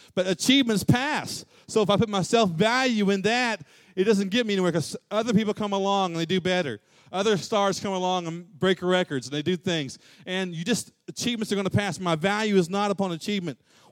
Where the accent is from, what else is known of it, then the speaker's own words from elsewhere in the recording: Muskogee, Oklahoma, United States; My high school, I grew up in Muskogee, Oklahoma, and I played for the Muskogee Roughers.